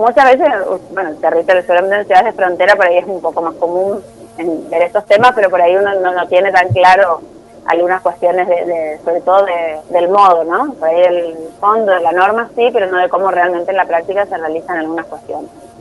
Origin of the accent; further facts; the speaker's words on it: Corrientes, Argentina; que somos los correntinos capitalinos